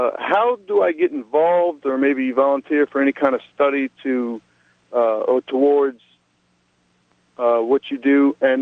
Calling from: Marrero, Louisiana, United States; I'm from Marrero, Louisiana.

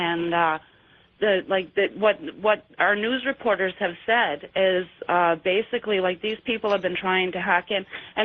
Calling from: Fort McMurray, Alberta, Canada; Hi, I'm calling from the oil sands capital of the world, Fort McMurray, Alberta.

